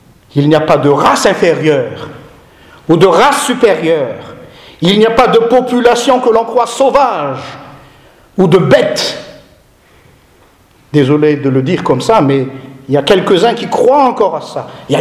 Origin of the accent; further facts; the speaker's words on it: Madagascar; je suis d'abord chrétien. Et après, je suis malgache.